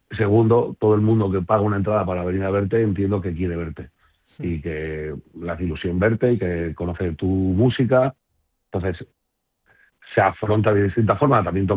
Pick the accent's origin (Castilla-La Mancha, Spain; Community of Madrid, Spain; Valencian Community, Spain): Community of Madrid, Spain; Leganés; Yo siempre he sido muy de Leganés porque a mí siempre me la han recordado. O sea, desde muy pequeño. Yo, mi forma de hablar, mis condicionamientos económicos y vitales siempre han sido otros que los que la gente que era del centro de Madrid o de Madrid.